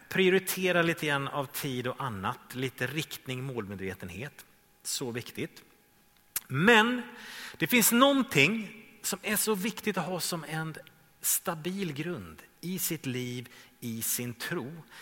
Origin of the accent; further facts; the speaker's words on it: Trollhättan, Västra Götaland County, Sweden; Jag är svensk. Jag är man. Jag är gift. Jag är pappa. Jag är 47 år. Jag är Trollhättebo. Jag är Norrlands ättling och stockholmare.